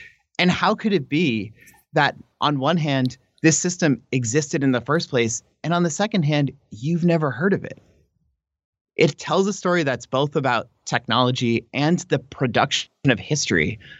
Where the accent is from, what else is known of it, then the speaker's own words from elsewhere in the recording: United States; And for me as an American scholar